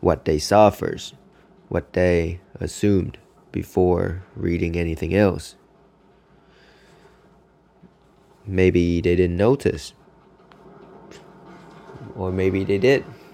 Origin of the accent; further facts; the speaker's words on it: Vietnam; English is a second language; I'm from Vietnam.